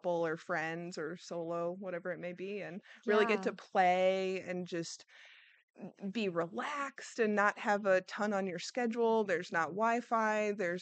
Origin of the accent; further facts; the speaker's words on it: Creve Coeur, Missouri, United States; I grew up in the St. Louis area, kind of in Creve Coeur.